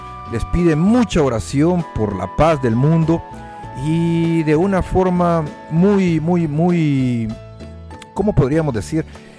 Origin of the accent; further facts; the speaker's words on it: El Salvador; donde yo nací, como donde tuve mi primer encuentro con Jesús, es precisamente la parroquia de Fátima, allá en El Salvador.